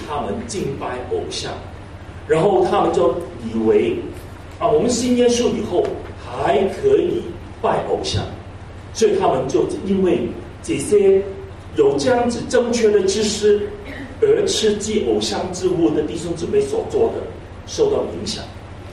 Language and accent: Chinese; China; Chinese is a second language; 我们都是在不同的省份过来的时间，没错，我们都是中国人，也讲普通话，我也学讲普通话，但是我们很多的背景其实也不一样。